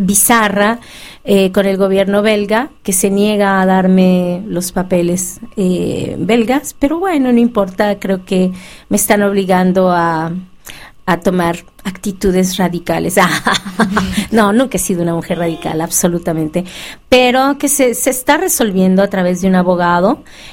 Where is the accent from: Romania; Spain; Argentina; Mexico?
Mexico; now in Belgium; Yo soy mexicana y voy a ser mexicana toda mi vida y soy una persona que está muy ligada a a mis raíces, a mi familia, a quienes amo, a mis amigos allá en México.